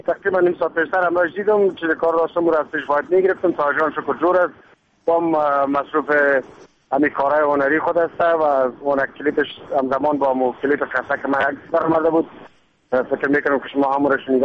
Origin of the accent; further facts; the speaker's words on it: Jalalabad, Nangarhar, Afghanistan; born there; also born or lived in Panjshir; من از ولایت پنجشیر هستم ولی ما تولد در جلال آباد شدیم چون پدرم اونجا خدمت مقدس عمو افسری خود میکرد تقریبا مدت 22 سال پدرم در جلال آباد زندگی کرده و ما تولد در جلال آباد شدیم